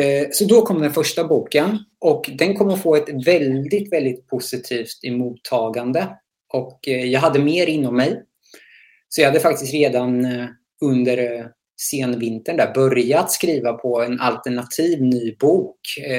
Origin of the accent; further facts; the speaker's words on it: Motala, Östergötland, Sweden; Jag är född och uppvuxen i Motala, tidigare kallad Lilla Chicago, eller ja, Motalas farligaste stad.